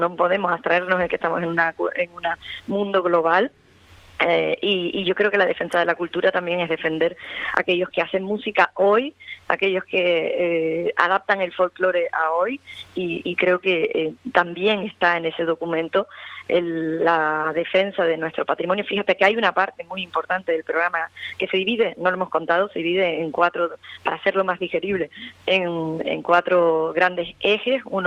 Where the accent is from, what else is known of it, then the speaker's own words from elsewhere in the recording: Puerto de la Cruz, Canary Islands, Spain; Tú sabes que yo me crié en el Puerto de la Cruz, era cosmopolita, vanguardista